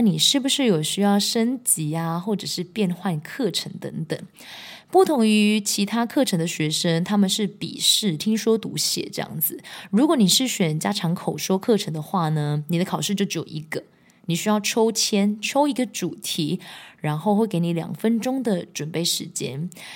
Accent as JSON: {"language": "Chinese", "country": "Taiwan", "said": "我一个台湾人带一个日本人在宿务去唱韩式的 KTV，"}